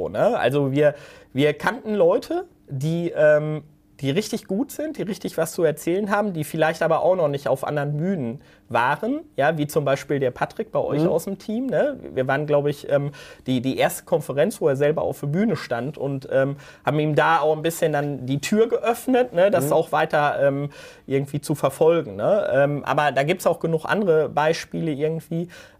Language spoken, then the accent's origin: German; North Rhine-Westphalia, Germany; grundsätzlich kommen wir aus dem Ruhrgebiet, das ist natürlich eine Bergbauregion